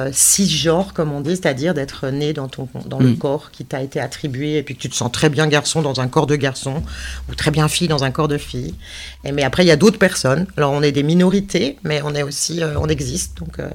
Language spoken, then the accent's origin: French; France; also born or lived in Switzerland; j'ai vécu 25 ans en Suisse et je viens de revenir en France, donc je suis un peu une étrangère dans mon pays en ce moment